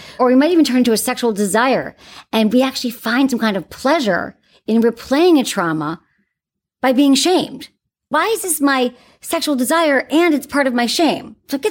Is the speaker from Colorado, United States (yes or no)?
no; Michigan, United States; I'm from Michigan, so I get the, like, upbringing, small town.